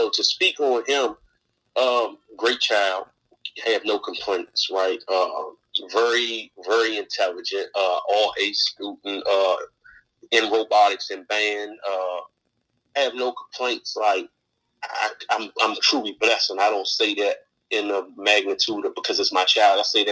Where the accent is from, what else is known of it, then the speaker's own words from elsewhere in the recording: Washington, District of Columbia, United States; born and raised in Washington, D.C. I'm a 38-year-old male, father of one child, is 15 years old. Lived in D.C. my whole life